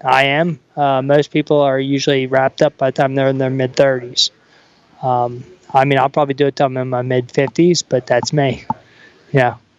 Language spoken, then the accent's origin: English; Philadelphia, Pennsylvania, United States; I get that, but you got to also realize I'm from Philly.